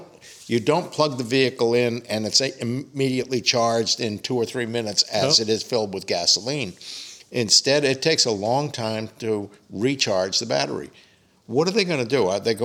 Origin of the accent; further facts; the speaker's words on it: Long Island, New York, United States; I grew up on Long Island, New York, and on the Belt Parkway, believe it or not, which is a very, very heavily traveled parkway, the South Shore of Long Island and down through Brooklyn